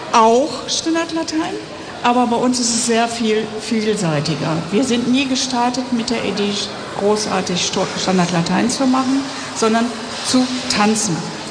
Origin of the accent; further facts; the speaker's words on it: Hagen, North Rhine-Westphalia, Germany; Das liegt aber auch daran, weil ich eigentlich nicht aus Hamm komme. Ich komme aus Hagen.